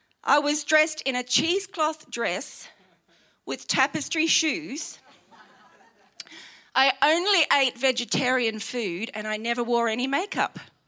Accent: Australia; I'm an Aussie girl who loves the beach.

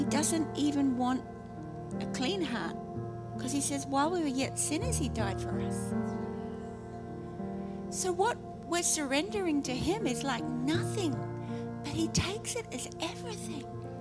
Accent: Australia; And I'm an Aussie chick.

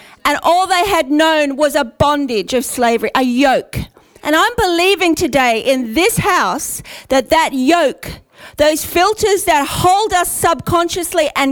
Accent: Australia; But one of my filters is I'm Australian.

